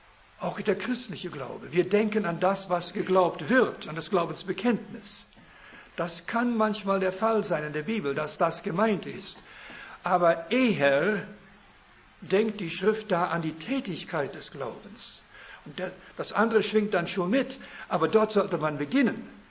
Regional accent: Kandel, Rhineland-Palatinate, Germany; ich bin in Kandel aufgewachsen, aber meine Muttersprache ist Deutsch, ich bin dankbar dafür.

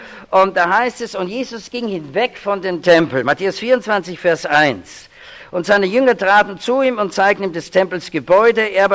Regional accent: Vienna, Austria; weil ich bin ja Wiener und war auf einer sehr konservativen Hochschule

